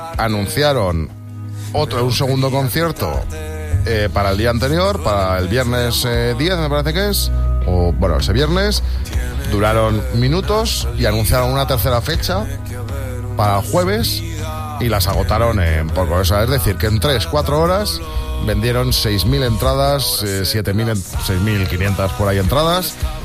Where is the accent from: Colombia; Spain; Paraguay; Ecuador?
Spain; Basque Country; quiero que gane el Alavés por lo que sea, porque es el equipo de mi tierra